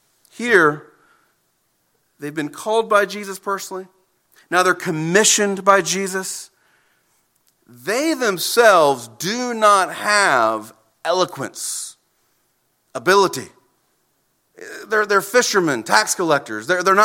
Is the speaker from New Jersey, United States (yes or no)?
no; South Carolina, United States; I was raised in South Carolina, and at that time, in South Carolina, you could get behind the wheel of a car by yourself at the age of 15, and so I did.